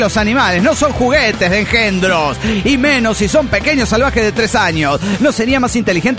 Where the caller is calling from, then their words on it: Morelia, Michoacán, Mexico; hacer contacto con los desintegrados de aquí de Morelia, Michoacán